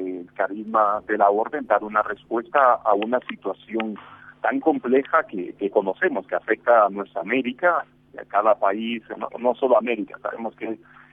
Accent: Costa Rica; now in Guatemala; que tengo ya varios años de trabajar en Guatemala, aunque soy nativo de Costa Rica.

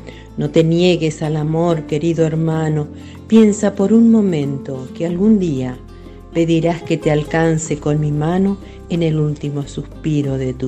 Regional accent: Salta, Argentina; de Salta.

